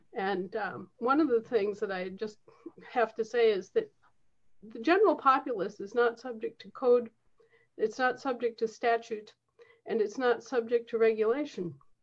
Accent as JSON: {"language": "English", "country": "United States", "said": "because, you see, I'm an American and I have my state citizenship if I want it"}